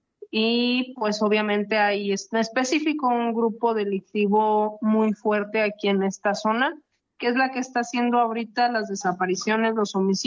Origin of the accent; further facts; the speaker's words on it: Salvatierra, Guanajuato, Mexico; yo soy del Pueblo Mágico de Salvatierra